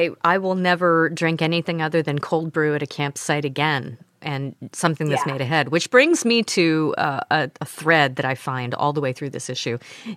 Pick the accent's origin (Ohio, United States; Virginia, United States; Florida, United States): Ohio, United States; That was my family's go-to growing up in Ohio.